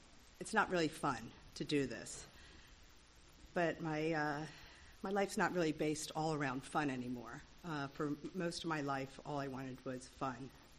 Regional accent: Wilmington, Delaware, United States; I grew up in Wilmington, Delaware. I was one of six kids, and we were all like a year or less apart in age.

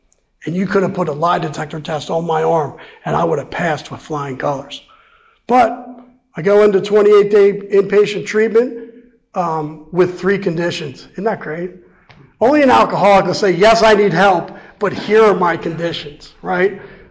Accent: Wilmington, Delaware, United States; moved away; also born or lived in Greenville, South Carolina / Atlanta, Georgia; So I'm from Wilmington, Delaware, removed to Greenville, South Carolina, in Atlanta in her car, DUI.

